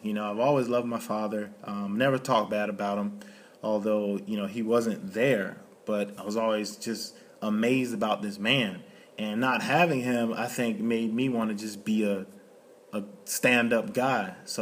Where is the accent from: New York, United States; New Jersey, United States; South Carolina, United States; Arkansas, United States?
New Jersey, United States; So, it's just my autobiography. I grew up in New Jersey.